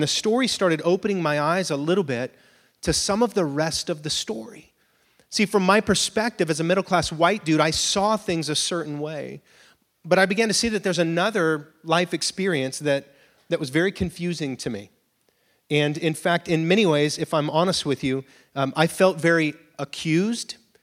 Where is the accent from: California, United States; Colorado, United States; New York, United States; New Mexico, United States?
California, United States; Clovis; And I grew up in Clovis. I went to Dry Creek Elementary, Kasner Junior High, Clovis West High School, and then Fresno State.